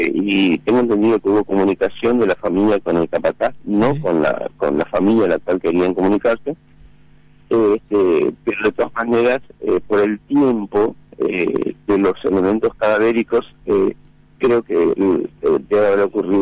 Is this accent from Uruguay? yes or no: yes; Montevideo, Uruguay; now in Filadelfia, Paraguay; Yo vengo de Montevideo a Filadelfia en el año 90.